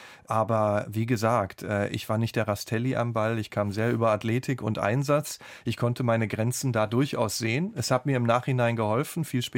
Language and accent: German; North Rhine-Westphalia, Germany; Ich komme ja aus dem Ruhrgebiet.